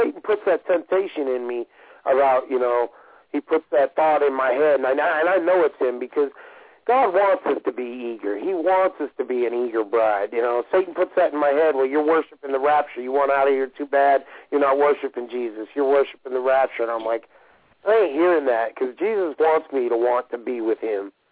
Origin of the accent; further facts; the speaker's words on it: Brooklyn, New York, United States; I was born and raised in Brooklyn, all right?